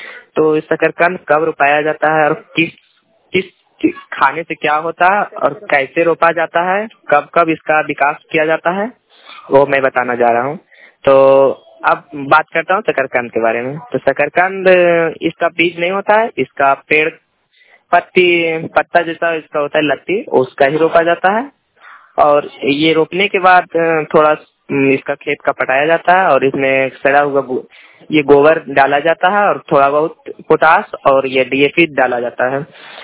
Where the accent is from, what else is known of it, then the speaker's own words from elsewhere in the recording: Nawada, Bihar, India; मैं ये नवादा जिला का रहने वाला हूँ